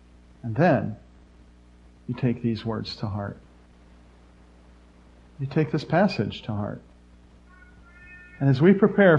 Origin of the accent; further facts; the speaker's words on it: Pittsburgh, Pennsylvania, United States; Yeah, I'm from Pittsburgh. They were slippy.